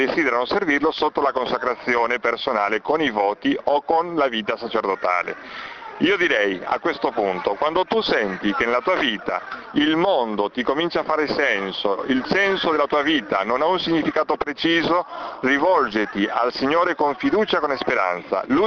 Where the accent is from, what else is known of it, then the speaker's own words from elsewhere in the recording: Milan, Lombardy, Italy; vengo da Milano e faccio parte della comunità dei Servi di Cristo Vivo del Padre Michele Vassallo.